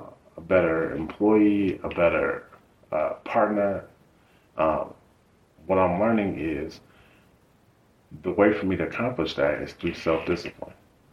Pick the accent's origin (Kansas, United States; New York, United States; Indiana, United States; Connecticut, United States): Indiana, United States; And he found a restaurant in Hobart, because I'm from Indiana, that had lamb chops